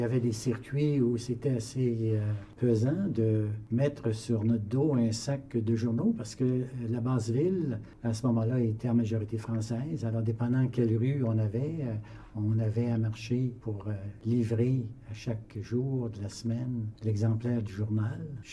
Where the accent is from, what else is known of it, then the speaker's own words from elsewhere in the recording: Ottawa, Ontario, Canada; J'ai grandi dans la basse ville d'Ottawa où j'ai été bien actif dans les organismes communautaire. Dans ma 20aine d'années, j'ai déménagé dans la Côte-de-Sambre en achetant ma première maison, un petit bungalow, où je suis demeuré un autre 20 ans.